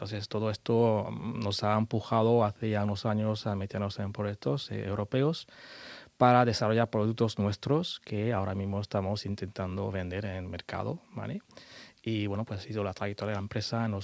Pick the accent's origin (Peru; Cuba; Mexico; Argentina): Cuba; Havana; now in Murcia, Spain; Bueno, vivo en Murcia, pero soy habanero.